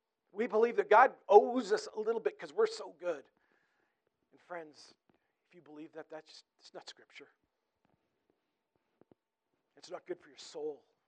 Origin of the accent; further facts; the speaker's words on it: British Columbia, Canada; Like, I'm from British Columbia, okay? We have lots of trees, okay? Not like Alberta here.